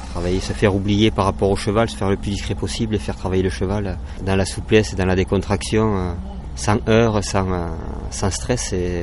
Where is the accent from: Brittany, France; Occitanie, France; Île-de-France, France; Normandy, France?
Occitanie, France; Montpellier; also born or lived in Carcassonne / Limoux; moi je suis né à Montpellier, j'ai grandi dans le sud, j'ai évolué à Carcassonne, à Limoux, voilà, tout ce coin-là, c'est mon pays